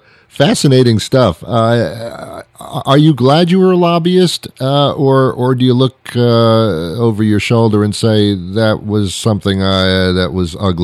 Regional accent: New York, United States; I'm also from New York, and it never leaves you. Once you live there, it never leaves you.

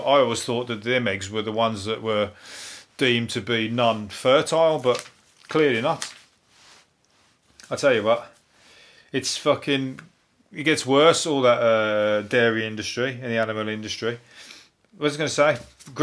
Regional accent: Birmingham, West Midlands, United Kingdom; accent: Brummie; I'm from Birmingham. He's got a Brummie squeak, like I've got a Brummie squeak. He sounds like me, a little bit, on a smaller scale.

